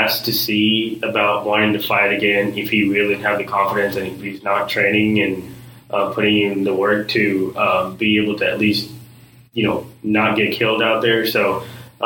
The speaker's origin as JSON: {"language": "English", "country": "India", "said": "I'm from India, and I have friends who are from other parts of the world"}